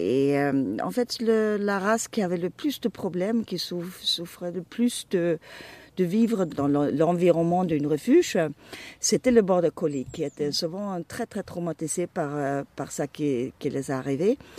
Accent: Sweden; je viens de la Suède.

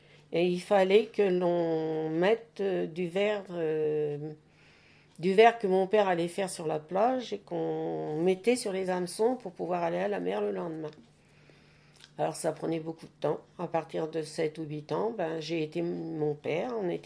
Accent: Le Tréport, Normandy, France; born there; Alors, ben, je suis née au Tréport, d'une famille de marins-pêcheurs.

